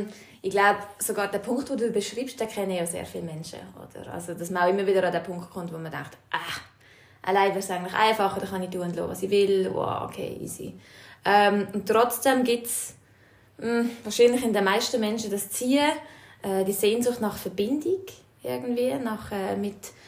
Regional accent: Basel, Switzerland; now in St. Gallen, Switzerland; lebe jetzt in St. Gallen. Schon länger, ursprünglich aus dem Baselbiet, wie man hört.

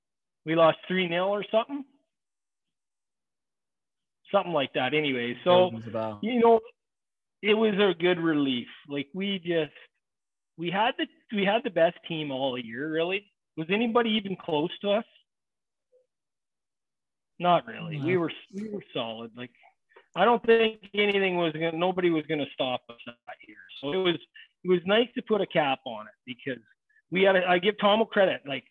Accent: South Carolina, United States; obviously I come from South Carolina. We had a big, beautiful new building and in the palm trees and stuff like that.

